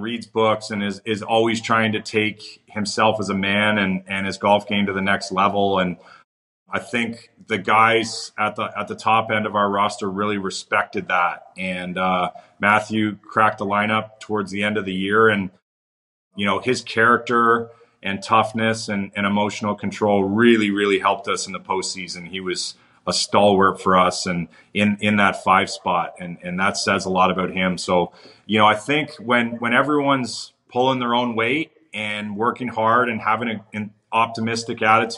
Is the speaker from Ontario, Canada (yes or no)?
yes; Toronto, Ontario, Canada; I grew up in Toronto, Canada